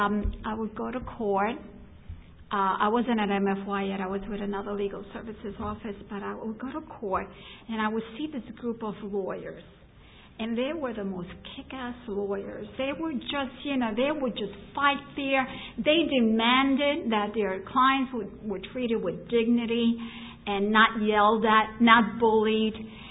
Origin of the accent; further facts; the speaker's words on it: New York, United States; Growing up in Eastern New York, I certainly was exposed to a lot of social injustice